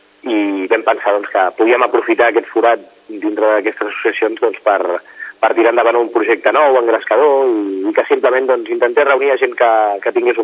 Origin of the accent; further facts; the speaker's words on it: Sant Cugat del Vallès, Catalonia, Spain; els quatre membres doncs, fundadors d'aquest club som de Sant Cugat.